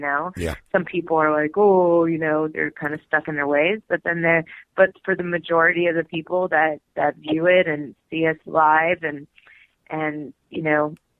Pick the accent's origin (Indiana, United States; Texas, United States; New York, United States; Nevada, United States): New York, United States; I'm a New Yorker, so of course 9/11 hit home, right?